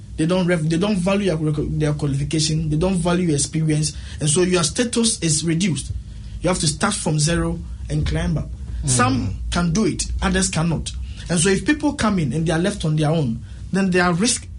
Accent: Ghana; now in New Zealand; I'm a Ghanaian first.

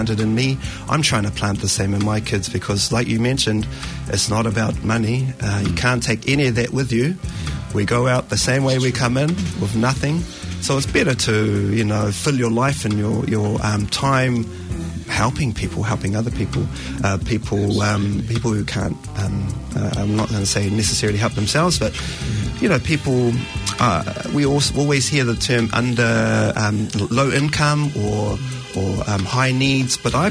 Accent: Auckland, New Zealand; I came from Mangere Intermediate. My brothers and my cousins, we all came from South Auckland, all caught the South Auckland buses into Grammar, because we were lucky that our dads had gone there.

